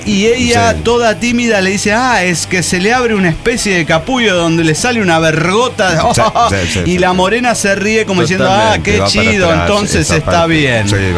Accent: Oaxaca, Mexico; de Oaxaca, México.

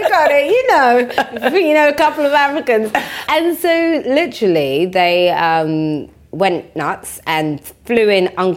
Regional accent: London, United Kingdom; I was raised in East London, in Walthamstow.

